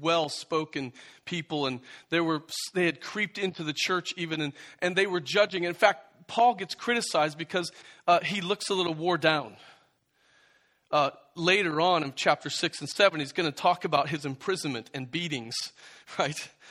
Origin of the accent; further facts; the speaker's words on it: Midwest, United States; I grew up in the Midwest.